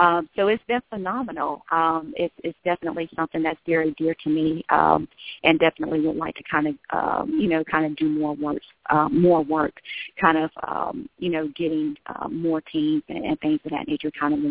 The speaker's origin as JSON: {"language": "English", "region": "Alabama", "country": "United States", "also_born_or_lived": "Chicago", "said": "Yeah, so of course I'm originally from Alabama. Had the opportunity of attending the University of Illinois at Chicago on a full basketball scholarship."}